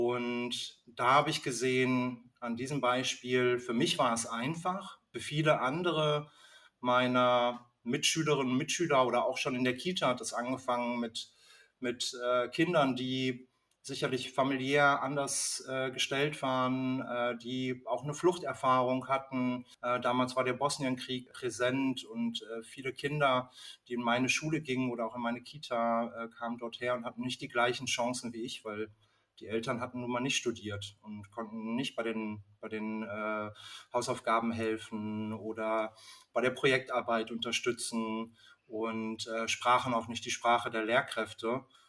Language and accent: German; Bochum, North Rhine-Westphalia, Germany; ich bin in Bochum, also ich bin auch ein Kind des Ruhrgebiets. Ich komme hierher. Ich habe auch eine längere Zeit im Ausland verbracht, aber auch mehrere Stationen hier im Ruhrgebiet